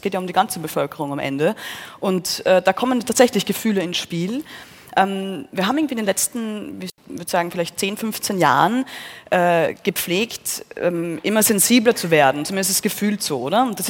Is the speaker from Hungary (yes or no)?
no; Austria; Ich bin aus Österreich, mir überrascht so schnell gar nichts